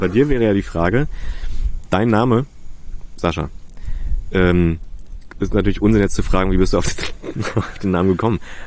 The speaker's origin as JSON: {"language": "German", "region": "Berlin", "country": "Germany", "tie": "born there", "said": "ich bin da geboren in Köpenick"}